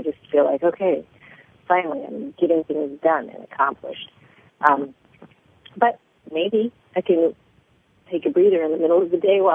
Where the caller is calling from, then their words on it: San Diego, California, United States; Oh, San Diego.